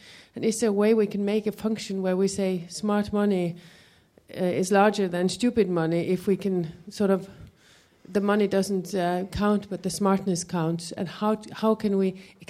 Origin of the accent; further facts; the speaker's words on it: Norway; English is a second language; I'm from Norway, working on a much smaller scale than what you.